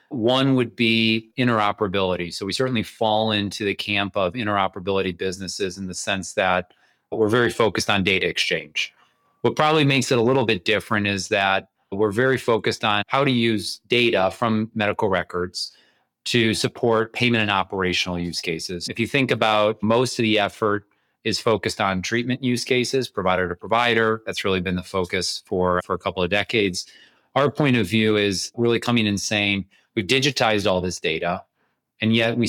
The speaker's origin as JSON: {"language": "English", "town": "Detroit", "region": "Michigan", "country": "United States", "tie": "born or raised there", "said": "So I grew up in the Detroit area, which is where I am today"}